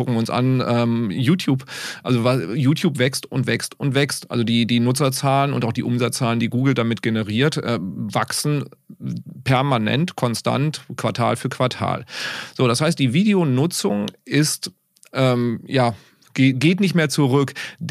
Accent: North Rhine-Westphalia, Germany; ich komme aus dem Sauerland

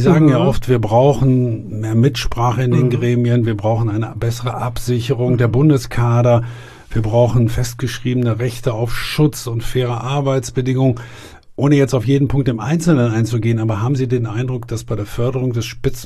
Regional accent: Münster, North Rhine-Westphalia, Germany; weil es als Münsteraner so gut fassbar ist

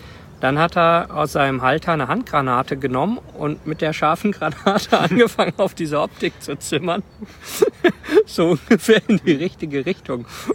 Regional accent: Rwanda; Ich bin ja in Ruanda aufgewachsen.

